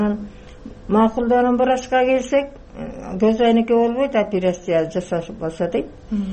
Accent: Jeti-Oguz, Issyk-Kul Region, Kyrgyzstan; Жетөгүздөн келдим, 81 жаштамын.

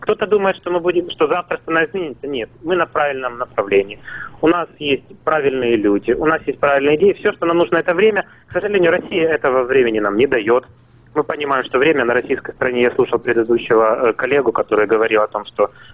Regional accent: Donetsk, Donetsk Oblast, Ukraine; А сам я из Донецка.

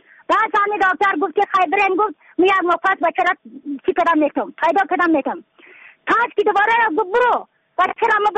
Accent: Badakhshan, Afghanistan; از بدخشان هستم، مرکز بدخشان، ولسوالی یکلی پایان، خیره وینگ

